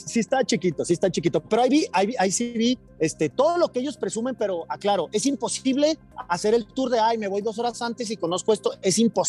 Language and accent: Spanish; Chihuahua, Mexico; Soy de Chihuahua